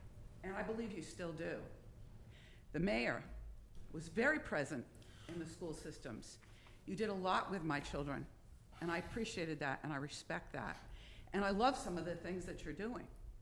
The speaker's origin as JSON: {"language": "English", "town": "New London", "region": "Connecticut", "country": "United States", "tie": "born or raised there", "said": "I grew up in New London. My husband and I traveled, lived in many states, many towns"}